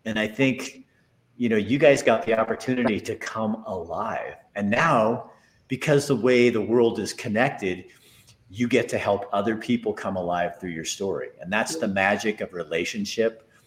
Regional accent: Oregon, United States; I'm a guy from Oregon.

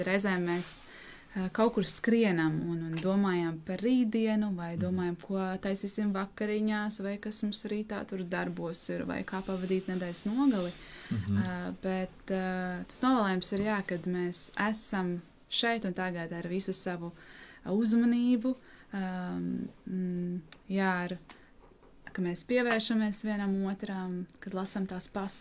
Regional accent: Liepāja, Kurzeme, Latvia; Tepat arī Liepājā esmu dzimusi, Liepājā augusi, vai pilsētā

